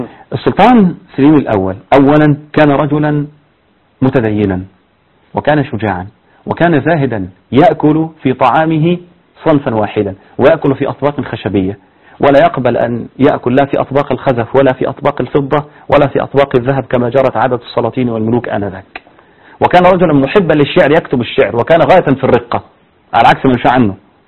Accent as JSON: {"language": "Arabic", "country": "Egypt"}